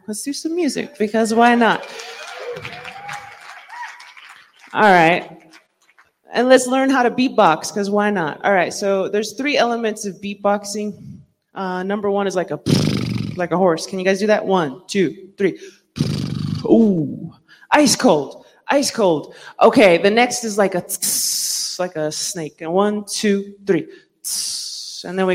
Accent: United States; I am from the Nanisht Ejit Khachitni clan of the Diné Nation. We are also incorrectly known as Navajo, which is not our real name.

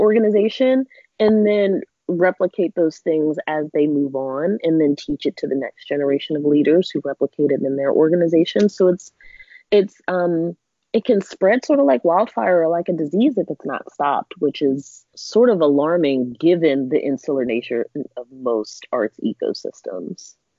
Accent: Pittsburgh, Pennsylvania, United States; also born or lived in Philadelphia / Columbus / London; I grew up in Pittsburgh, lived in Philly, Columbus, lived in the UK London for a little bit.

